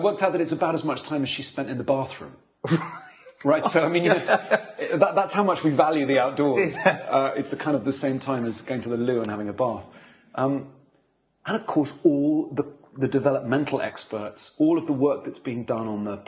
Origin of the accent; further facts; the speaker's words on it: Canterbury, South East England, United Kingdom; I'm from Canterbury in Kent, which is, you know, a smallish city in the southeast of the UK.